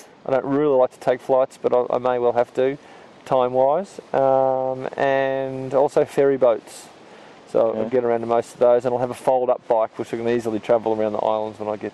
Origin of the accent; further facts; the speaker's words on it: Australia; As an Australian citizen in North America and the Caribbean, I really don't know of too many.